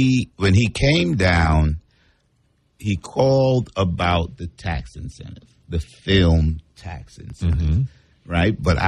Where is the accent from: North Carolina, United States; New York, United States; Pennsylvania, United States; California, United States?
New York, United States; because I'm from New York, so I needed some sound.